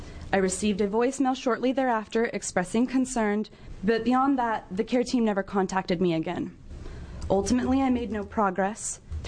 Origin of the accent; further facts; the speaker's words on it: Coos Bay, Oregon, United States; I'm originally from Coos Bay, Oregon.